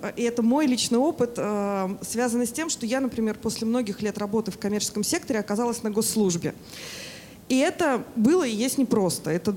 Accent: Saint Petersburg, Russia; я из Петербурга.

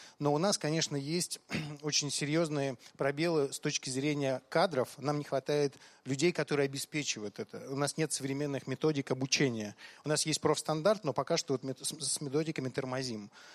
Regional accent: Sevastopol, Ukraine; Я сам из Севастополя, родился, вырос в Севастополе

